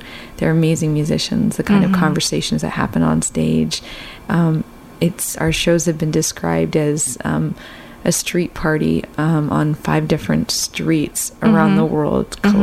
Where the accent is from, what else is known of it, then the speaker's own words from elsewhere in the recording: San Francisco, California, United States; Growing up in San Francisco and living in a predominantly Latino neighborhood, I've had to learn Spanish.